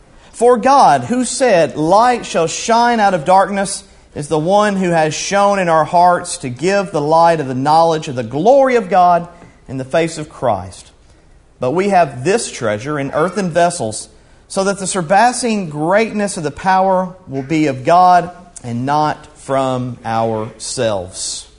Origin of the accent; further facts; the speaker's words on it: Columbia, Tennessee, United States; I'm originally from Columbia, Tennessee, so I'm a Middle Tennessee folk.